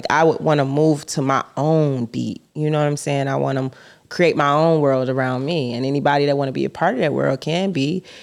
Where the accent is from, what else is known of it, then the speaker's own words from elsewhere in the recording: Florida, United States; this feels very familiar because I grew up in Florida originally, and I was a big, big, big fan of like 90s dance music